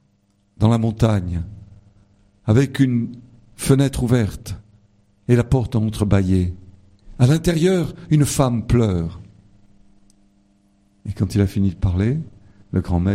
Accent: Marseille, Provence-Alpes-Côte d'Azur, France; je suis marseillais.

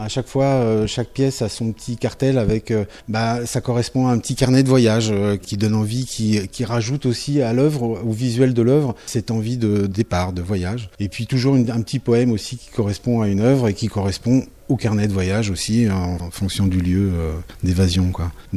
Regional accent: Paris, Île-de-France, France; quand on est parisien, on est un petit peu de partout et de nulle part.

